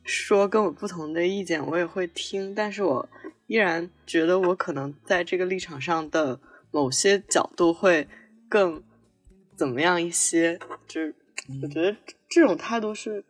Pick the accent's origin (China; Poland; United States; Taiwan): China; Hubei; now in Beijing, China; 我首先我家是湖北的，然后我又再回到了北京一个被评为这个危险程度最高的地方